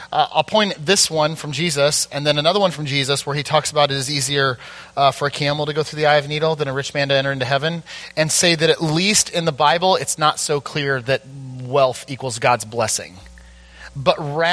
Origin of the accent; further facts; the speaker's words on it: United States; Because I think that as an American, I've bought so long into this idea that if I have wealth, it'll be good.